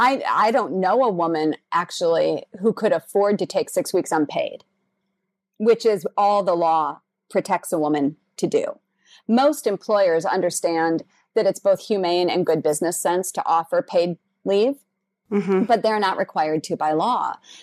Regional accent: South Dakota, United States; moved away as an adult; We were living in LA, and I'm originally from South Dakota.

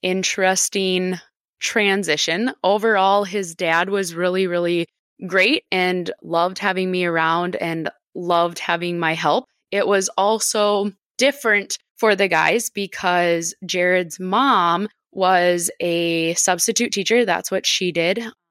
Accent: Minnesota, United States; Okay, so I am from central Minnesota. So like Jess said, kind of across the pond. So I'm from the United States

